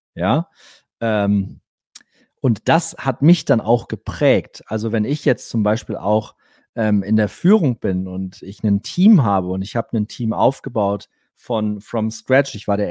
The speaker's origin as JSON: {"language": "German", "town": "Cloppenburg", "region": "Lower Saxony", "country": "Germany", "tie": "born or raised there", "said": "Ich bin, wie gesagt, in Kloppenburg groß geworden. Ich habe bis zu meinem 23. Lebensjahr bei meinen Eltern gelebt."}